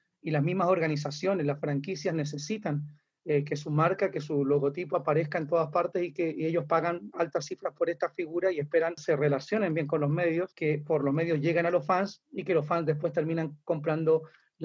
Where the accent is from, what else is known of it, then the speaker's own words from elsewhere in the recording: Valdivia, Los Ríos, Chile; Y yo aquí soy del sur de Chile, de una ciudad que se llama Valdivia, que es muy basquetbolizada como todo el sur de Chile, donde hace mucho frío y llueve mucho